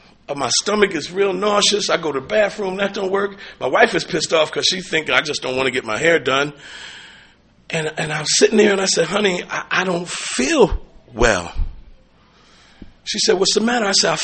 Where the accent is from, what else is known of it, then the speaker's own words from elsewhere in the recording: Trenton, New Jersey, United States; By the way, I'm from Trenton, New Jersey, capital area, Narcotics Anonymous.